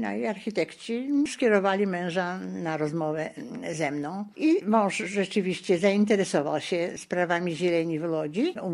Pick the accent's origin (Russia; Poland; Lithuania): Lithuania; Vilnius, Vilnius County; ja jakoś zdradziłam się, że ja pochodzę z Wilna.